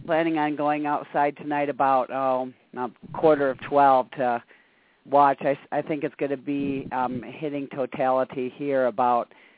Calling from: Arizona, United States; I'm from Arizona.

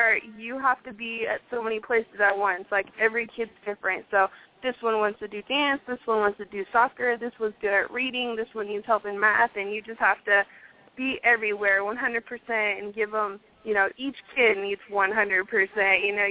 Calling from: Utah, United States; I'm in Utah.

